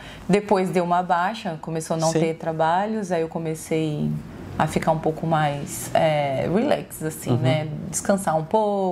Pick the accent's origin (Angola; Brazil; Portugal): Brazil; Hortolândia, São Paulo; now in Campinas, Brazil; É a primeira vez na vida que eu saio de casa.